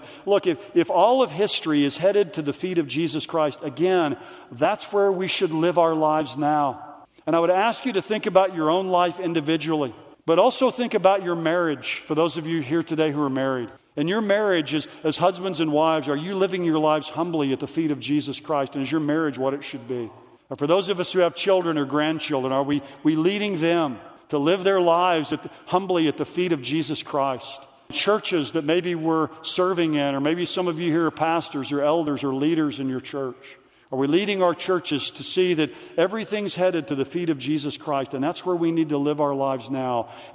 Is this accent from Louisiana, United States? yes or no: no; Oklahoma, United States; this is football season, you know, I'm from Oklahoma, everybody down there loves football